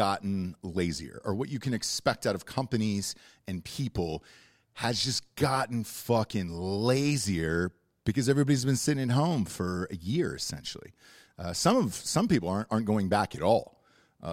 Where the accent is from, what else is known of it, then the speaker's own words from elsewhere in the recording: Georgia, United States; now in Texas, United States; And I was like, well, I grew up in Georgia. I think I'm fine with that heat.